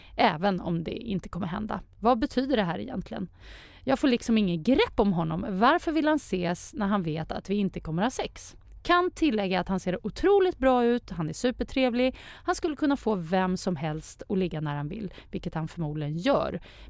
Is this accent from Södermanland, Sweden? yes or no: no; Gothenburg, Västra Götaland County, Sweden; born there; Men jag är ju född i Göteborg.